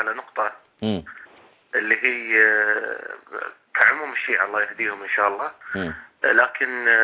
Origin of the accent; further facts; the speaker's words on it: Qatar; يعني احنا عندنا في قطر